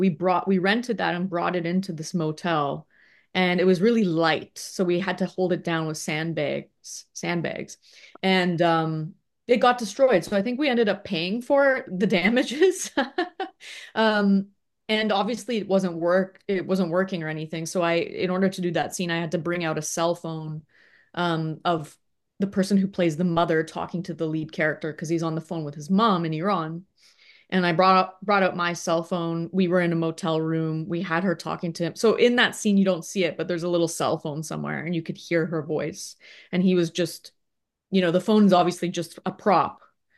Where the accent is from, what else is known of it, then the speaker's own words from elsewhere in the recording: Canada; And I'm Canadian